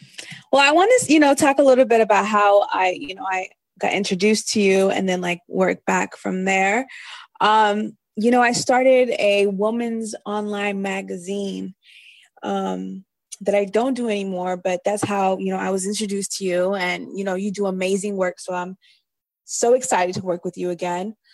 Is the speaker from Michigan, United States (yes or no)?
no; Los Angeles, California, United States; I come from an African family. My family is Eritrean. I was born and raised in Los Angeles. I live in LA, but I've lived in so many different places.